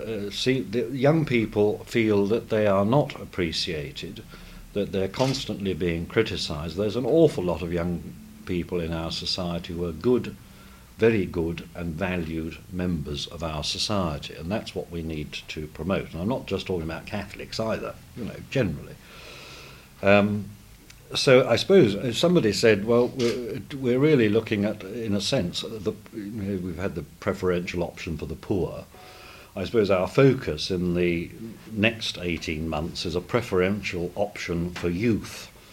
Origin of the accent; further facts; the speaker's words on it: Southwark, London, United Kingdom; particularly as I'm from Southwark